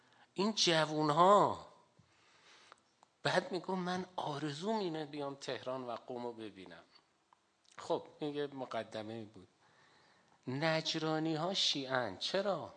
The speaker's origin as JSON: {"language": "Persian", "country": "Iran", "said": "گفتیم ما ایرانی هستیم اینا."}